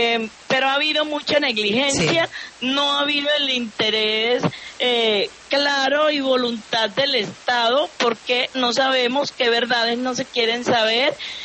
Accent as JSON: {"language": "Spanish", "region": "Córdoba", "country": "Colombia", "said": "yo soy del departamento de Córdoba, soy de origen campesino, una líder campesina del movimiento de la NUD"}